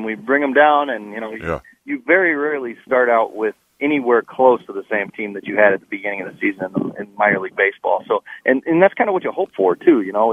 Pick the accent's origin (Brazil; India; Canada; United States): United States; Minnesota; I mean, I grew up in Minnesota when my dad was coaching up there, so I went to Roseville High School